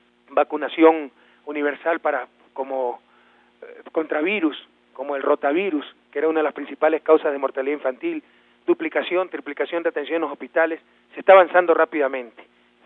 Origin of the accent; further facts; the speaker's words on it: Guayaquil, Guayas, Ecuador; en mi ciudad natal, Guayaquil